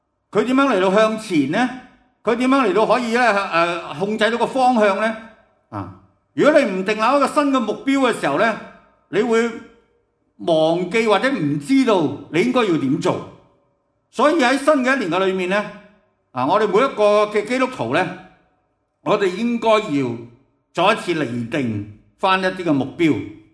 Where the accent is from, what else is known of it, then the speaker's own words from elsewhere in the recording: China; 很多時候我們中國人呢，很多時候就過新年了